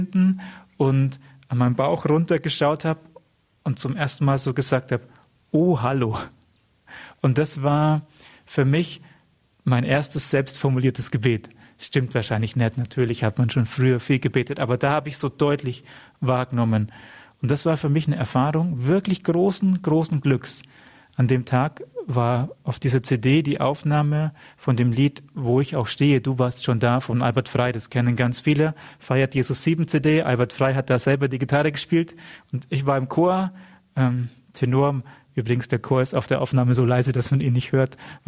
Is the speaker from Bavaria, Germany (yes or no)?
yes; Wemding, Bavaria, Germany; Also ich stamme gebürtig aus Wemding. Gibt es den Wallfahrtsort Maria Brünnlein, der sicher auch einigen ein Begriff ist. Also hinter meinem Haus sind immer die Vorfatima-Prozessionen vorbeigegangen.